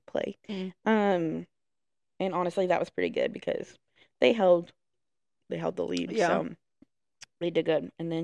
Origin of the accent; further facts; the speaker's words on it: New Mexico, United States; I'm from Nuevo Mexico. The college in my state.